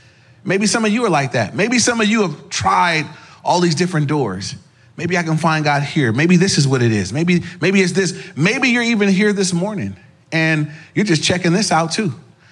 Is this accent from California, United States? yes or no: yes; Inglewood, California, United States; And I grew up in the city. I grew up in Inglewood.